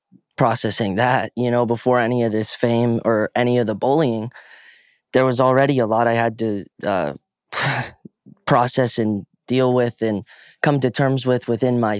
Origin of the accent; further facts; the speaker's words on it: Reston, Virginia, United States; I was born actually in Oklahoma and adopted right around birth. Grew up in Reston, Virginia, in musical theater, acting, dancing, singing from age 7 onward.